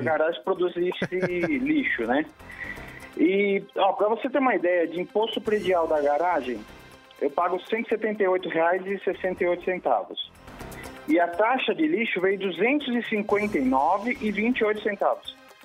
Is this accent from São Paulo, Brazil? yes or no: yes; São Caetano do Sul, São Paulo, Brazil; eu sou de São Caetano do Sul.